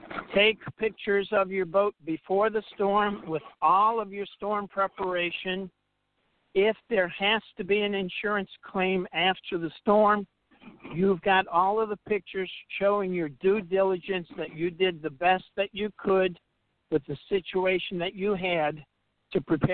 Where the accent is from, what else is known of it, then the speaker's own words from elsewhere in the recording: New Orleans, Louisiana, United States; Now, we're originally from New Orleans. Everybody's heard about Katrina.